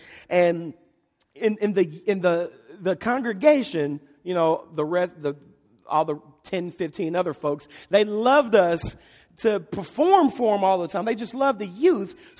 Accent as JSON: {"language": "English", "town": "Malden", "region": "Missouri", "country": "United States", "tie": "born or raised there", "said": "So I grew up in the Boot Hill, Malden, Missouri. It's a small farming town. And again, in southeast Missouri, it's a town full of rice, cotton, bean, and wheat fields."}